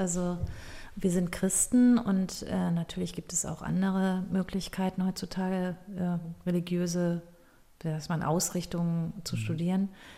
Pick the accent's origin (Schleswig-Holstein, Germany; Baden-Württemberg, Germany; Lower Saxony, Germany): Schleswig-Holstein, Germany; Also ich komme ja nicht aus dem Ruhrgebiet, ich bin in Nordfriesland aufgewachsen und ich fühle mich hier, glaube ich, deshalb so wohl und lebe schon über 20 Jahre hier